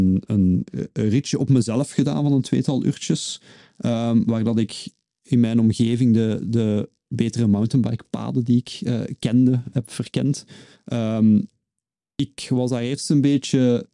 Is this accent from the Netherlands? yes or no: no; Leuven, Flanders, Belgium; het WK in Leuven als geboren en getogen Leuvenaar is dat voor mij wel heel speciaal om daar te geraken.